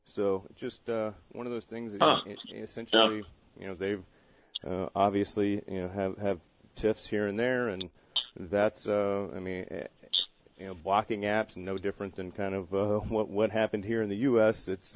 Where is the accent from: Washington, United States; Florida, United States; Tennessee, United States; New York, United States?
Florida, United States; Destin; But the I know growing up in Destin, Florida, on the Gulf, in the holiday vacationing area